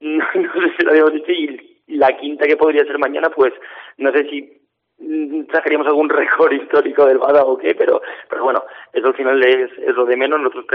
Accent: Barcelona, Catalonia, Spain; now in Huesca, Spain; Yo soy de Barcelona, estoy viviendo en Huesca desde hace 4 años

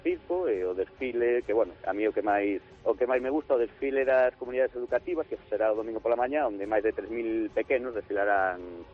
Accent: Lugo, Galicia, Spain; somos galegos, somos de Lugo e a climatoloxía nunca foi un impedimento para nós.

